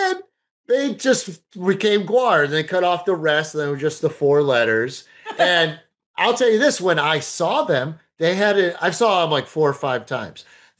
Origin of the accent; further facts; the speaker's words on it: Cleveland, Ohio, United States; So me, I'm from Cleveland.